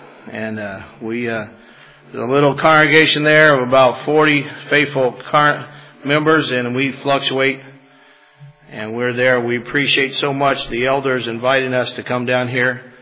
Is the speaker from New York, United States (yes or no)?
no; Madera, California, United States; So I grew up in Madera, California, about 5 hours north of here.